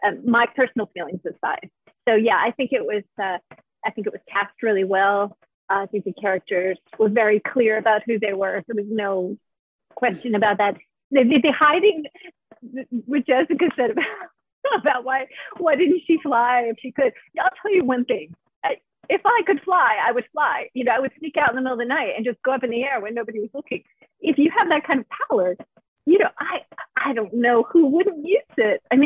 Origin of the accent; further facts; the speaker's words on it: United States; I think maybe because I'm American and I've been to LA quite a bit